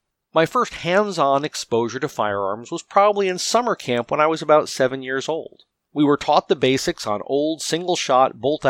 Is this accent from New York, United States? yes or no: yes; Manhattan, New York, United States; As I've mentioned, I grew up in Manhattan, where legally owned firearms are pretty scarce.